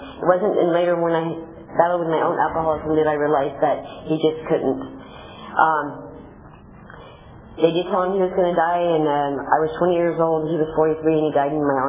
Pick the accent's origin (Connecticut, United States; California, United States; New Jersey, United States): California, United States; Fresno; You know, I grew up in Fresno, California, in a very ugly alcoholic home.